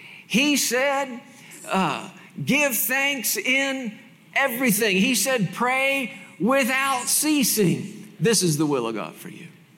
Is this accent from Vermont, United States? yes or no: no; Texas, United States; moved away as an adult; now in Colorado, United States; I was born and raised in Texas, spent the first almost 40 years of my life in Texas. And just about 5 years ago or so, the Lord moved our family and our ministry to Colorado.